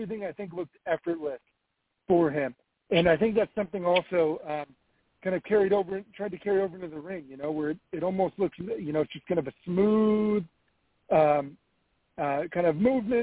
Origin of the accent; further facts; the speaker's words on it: South Korea; So growing up in Korea, I think it's almost part of the curriculum